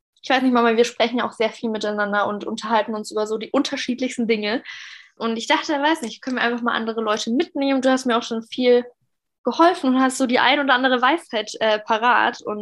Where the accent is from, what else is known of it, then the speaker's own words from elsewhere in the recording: Munich, Bavaria, Germany; wir kommen beide aus München und ich bin aber frisch mit 18 direkt ausgezogen, weil, ja, ich habe ja schon 18 Jahre dann in München gelebt, beziehungsweise man sagt immer, man kommt aus München, aber wir kommen aus einem Vorort von München